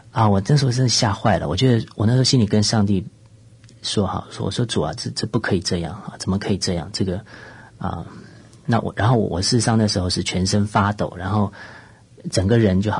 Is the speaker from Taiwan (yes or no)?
yes; Taiwan; 就是在我们当中有一个从台湾来的一个年轻人，他就说你在人看来都很不错，都很好，可是你其实正在过一个很不圣洁的生活